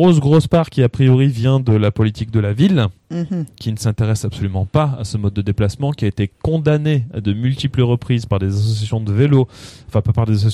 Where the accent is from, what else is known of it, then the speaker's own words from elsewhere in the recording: France; Alors nous, en tant que Français, c'est rigolo pas qu'on regarde ça